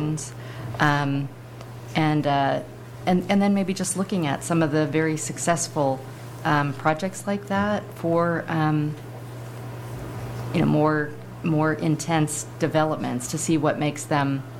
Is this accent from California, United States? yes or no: yes; Sacramento, California, United States; And I'm from East Sacramento, and there is a park in East Sacramento that has a water feature that is for, you know, toddlers and things.